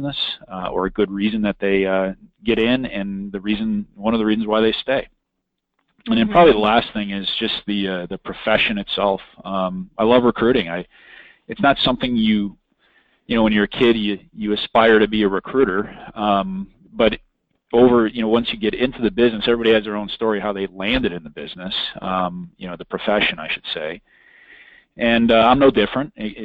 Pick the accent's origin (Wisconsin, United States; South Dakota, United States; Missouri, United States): Wisconsin, United States; Well, I grew up in Wisconsin, and I attended Marquette University on a ROTC scholarship with the intention of becoming a Marine Corps officer